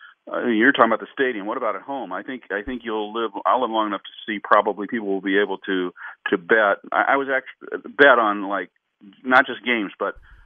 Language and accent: English; Midwest, United States; I grew up in the Midwest, loved hockey.